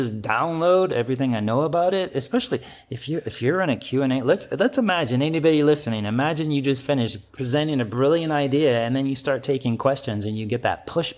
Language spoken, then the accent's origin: English; Kansas, United States; That's my, I grew up in Kansas. We say all y'all, and I know that your partner is also from Texas.